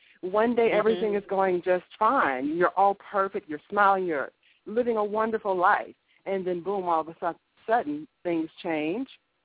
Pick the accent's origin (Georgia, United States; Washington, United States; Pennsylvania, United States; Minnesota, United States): Georgia, United States; Augusta; Born and raised in Augusta, Georgia. And after graduating high school there in Augusta, I left and went away to college, and then returned home temporarily